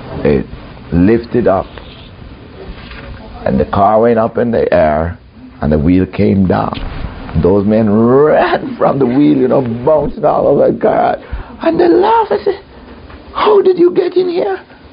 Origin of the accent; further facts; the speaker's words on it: Jamaica; That's when I came from Jamaica.